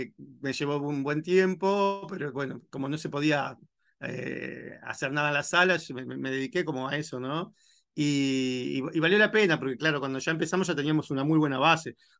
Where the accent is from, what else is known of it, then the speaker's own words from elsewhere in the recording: Uruguay; yo me siento sumamente italiano, ¿no? No, no solo uruguayo, obviamente 100% uruguayo, pero también muy italiano.